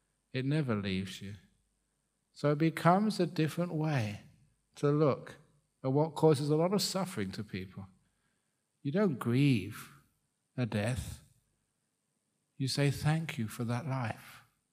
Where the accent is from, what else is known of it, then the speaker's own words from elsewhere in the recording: London, United Kingdom; Remember, growing up in London, you saw so many amazing musicians.